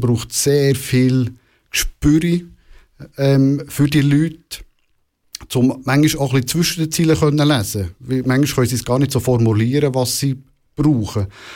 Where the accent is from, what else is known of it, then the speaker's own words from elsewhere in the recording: Central Switzerland, Switzerland; weil ich komme aus einer Bestatterfamilie. Also ich bin ursprünglich aus der Innerschweiz und meine Eltern hatten schon ein Bestattungsunternehmen als Nebenjob.